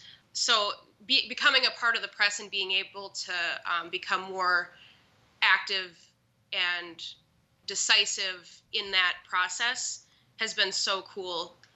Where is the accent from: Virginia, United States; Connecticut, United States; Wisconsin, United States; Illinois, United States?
Wisconsin, United States; because, you know, we're all from central Wisconsin. You know, we're not from New York or, you know, Chicago or these big cities where publishing is so big.